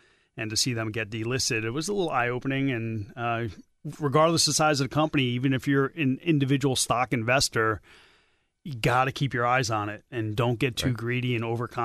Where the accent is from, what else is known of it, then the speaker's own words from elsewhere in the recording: Pennsylvania, United States; Well, growing up in Eastern PA, I knew people who commuted to New York